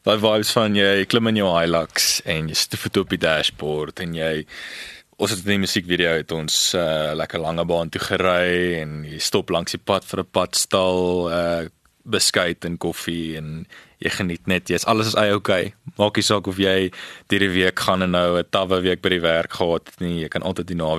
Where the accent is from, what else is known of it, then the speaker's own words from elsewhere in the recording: Paarl, Western Cape, South Africa; So ek is gebore in die Parel, my hele lewe lank daar groot geword.